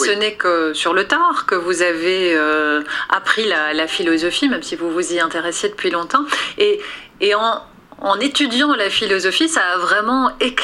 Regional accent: Belgium; Mais la culture de la philosophie, elle n'est pas si présente que ça chez nous en Belgique.

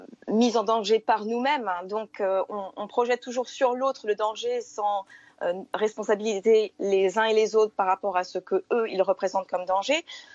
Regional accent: Boulogne, France; born there; Je suis née en 74 à Boulogne

